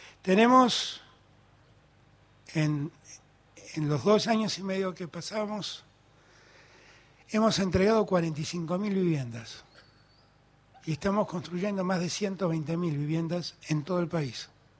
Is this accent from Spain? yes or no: no; Buenos Aires, Argentina; Soy porteño, nací en mi querida ciudad de Buenos Aires, amo a mi ciudad de Buenos Aires.